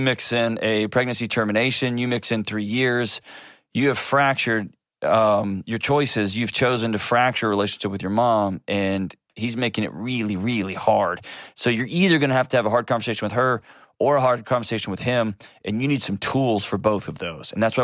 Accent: Texas, United States; Okay, I was born and raised in Texas

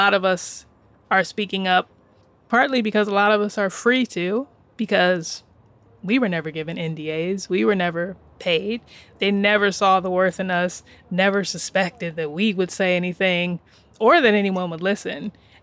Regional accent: California, United States; born there; I like to say I was born in California, but born for New York.

